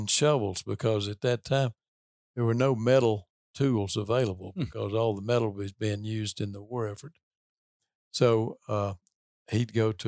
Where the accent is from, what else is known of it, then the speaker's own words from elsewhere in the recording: Tennessee, United States; Well, I grew up in Tennessee in a fairly rural part of the state